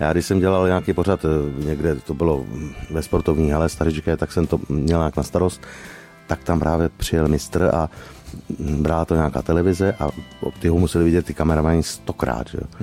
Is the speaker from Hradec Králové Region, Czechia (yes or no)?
no; Prague, Czechia; Já jsem rodilý Pražák, ale bydlím už 11 let na vesnici.